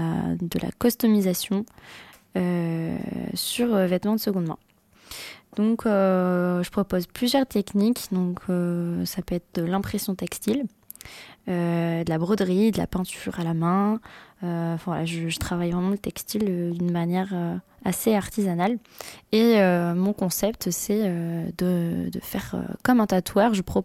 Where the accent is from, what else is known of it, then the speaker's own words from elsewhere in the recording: Bordeaux, Nouvelle-Aquitaine, France; je suis de Bordeaux depuis que je suis toute petite, depuis mes 2 ans, et j'ai évolué dans Bordeaux et j'ai vu l'évolution.